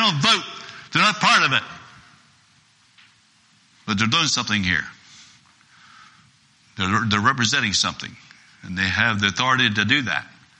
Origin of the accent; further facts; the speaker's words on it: United States; born there; I was born in the United States.